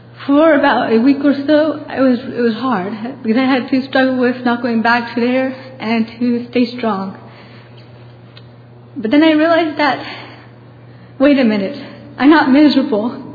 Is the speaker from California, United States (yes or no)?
yes; California, United States; from California